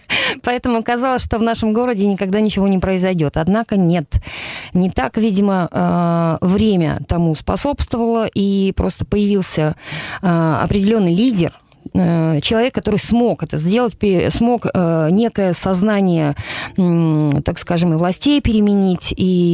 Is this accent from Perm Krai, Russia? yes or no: yes; Perm, Perm Krai, Russia; я сама пермяк, я пермячка, я искренне и трепетно люблю и город, и край